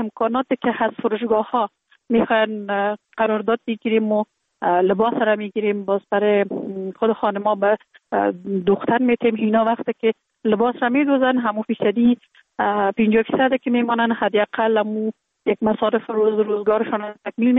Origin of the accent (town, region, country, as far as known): Kabul, Afghanistan; born there